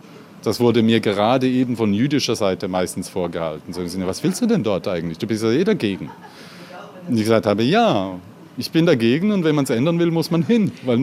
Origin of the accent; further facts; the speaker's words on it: Switzerland; Gerade als Schweizer erstaunt es mich manchmal